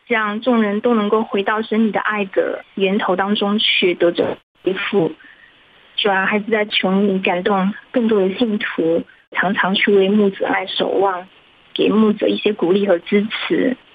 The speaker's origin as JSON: {"language": "Chinese", "region": "Jiangsu", "country": "China", "said": "大家平安，我是江苏的"}